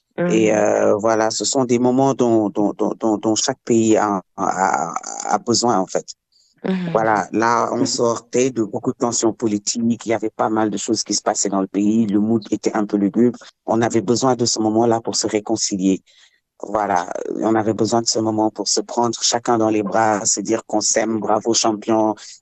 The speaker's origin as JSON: {"language": "French", "region": "Dakar", "country": "Senegal", "said": "Moi, à la base, je suis de Dakar, comme Defa l'a dit"}